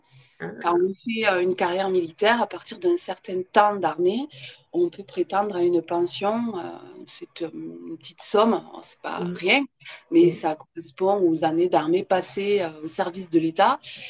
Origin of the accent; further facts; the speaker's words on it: Occitanie, France; Par contre, je suis du Gers.